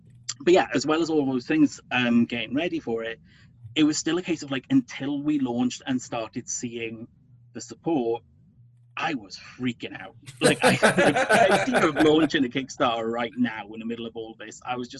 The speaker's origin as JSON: {"language": "English", "country": "United Kingdom", "said": "here's the thing. I'm British. I'm not very big at just being like, yeah, I'm freaking awesome."}